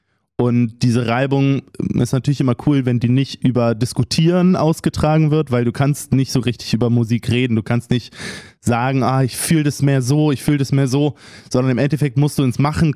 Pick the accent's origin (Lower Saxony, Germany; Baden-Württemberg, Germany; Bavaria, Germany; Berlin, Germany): Berlin, Germany; Ich bin in Berlin aufgewachsen